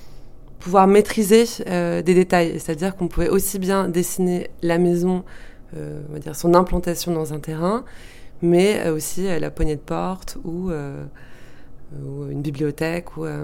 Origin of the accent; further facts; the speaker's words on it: Lyon, Auvergne-Rhône-Alpes, France; moi j'ai grandi à Lyon. Donc j'ai commencé mes études par une année d'histoire de l'art et d'anglais à la fac à Lyon. Et ensuite, je suis allée à Grenoble pour étudier l'architecture